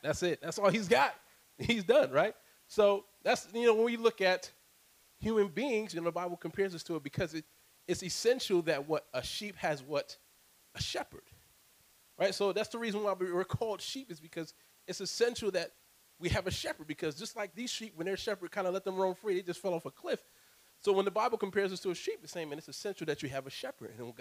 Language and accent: English; New Jersey, United States; back where I'm from. I'm from New Jersey.